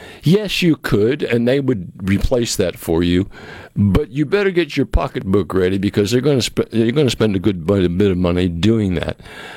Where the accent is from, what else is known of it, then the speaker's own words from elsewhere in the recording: New England, United States; I absolutely love living on slab foundations where I grew up in New England where everything was a basement.